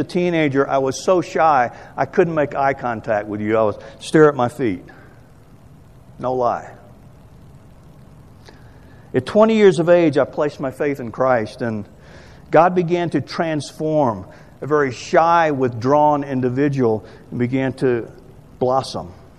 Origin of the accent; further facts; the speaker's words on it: Aiken, South Carolina, United States; I hail from Aiken, South Carolina.